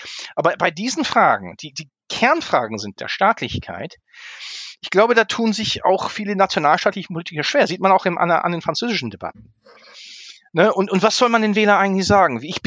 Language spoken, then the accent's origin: German; Hanover, Lower Saxony, Germany; ich bin ja in Hannover aufgewachsen